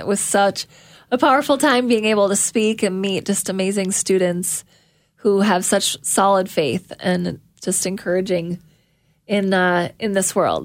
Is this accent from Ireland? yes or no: no; Ellsworth, Wisconsin, United States; I grew up in Ellsworth, Wisconsin, in a small town in rural Wisconsin. Cheese curds is our claim to fame in Ellsworth.